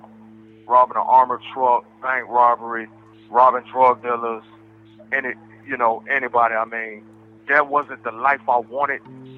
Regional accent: California, United States; You know, I have my mother's family. I'm from California. So I decided to move back to L.A. in 2010.

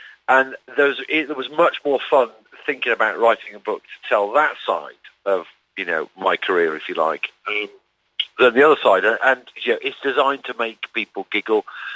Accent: Newcastle, North East England, United Kingdom; I was brought up in Newcastle

